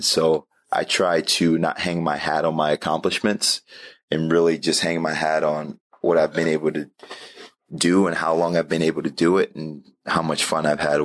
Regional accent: New Jersey, United States; and we're in the Midwest. My wife's from New York. I'm from New Jersey.

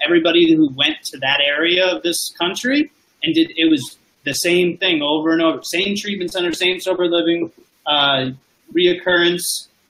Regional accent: Florida, United States; So I'm from South Florida, and I used to think that I was a very unfortunate person who never had health insurance.

